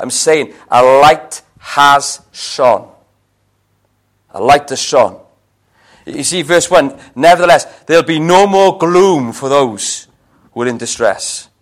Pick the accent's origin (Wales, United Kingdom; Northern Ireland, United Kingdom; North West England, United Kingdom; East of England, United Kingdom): Wales, United Kingdom; I remember my best moment ever was going to watch Wales against England in the Rugby World Cup. And it was in Twickenham, the home of English rugby. It was their World Cup. They played Wales. And we won.